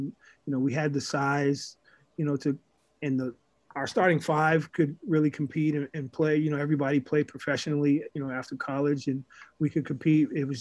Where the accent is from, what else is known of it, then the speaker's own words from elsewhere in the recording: United States; also born or lived in Belarus; it also made me appreciate being an American.